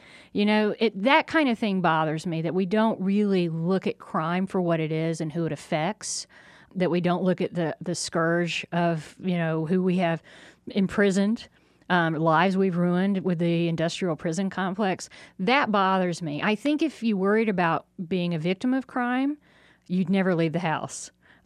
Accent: Jonesboro, Georgia, United States; I grew up in Jonesboro, Georgia, which is a lot like Grant County. You know, we had the junior college. That was our big claim to fame.

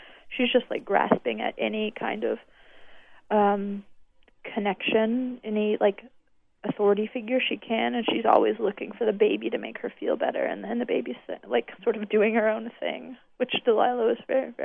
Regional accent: Pahrump, Nevada, United States; My partner, Derek Palacio, who's also a writer, he and I are starting it in my hometown in Pahrump, Nevada

